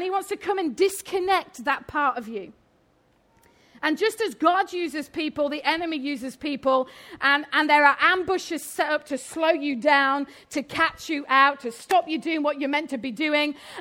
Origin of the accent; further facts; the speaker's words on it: Yorkshire and the Humber, United Kingdom; accent: Yorkshire; I was absolutely useless in school at languages because I'm a Yorkshire lass. In fact, my native tongue is not really just English, it's Yorkshire.